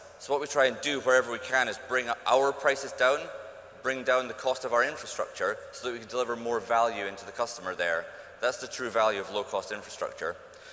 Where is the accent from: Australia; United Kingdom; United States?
United Kingdom; Scotland; I find myself now as a Scotsman